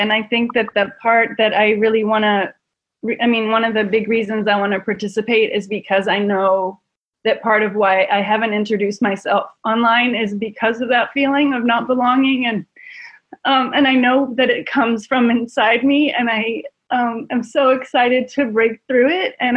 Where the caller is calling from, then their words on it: West Virginia, United States; I am calling from West Virginia.